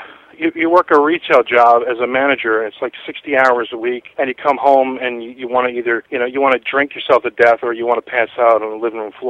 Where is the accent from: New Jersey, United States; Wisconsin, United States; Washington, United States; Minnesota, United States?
New Jersey, United States; And that was what was so freaking cool about growing up in Jersey and the metal and everything, because these guys were there.